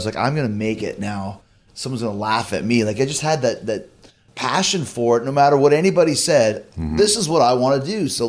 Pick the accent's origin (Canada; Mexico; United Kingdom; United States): Canada; Winnipeg, Manitoba; I grew up in Winnipeg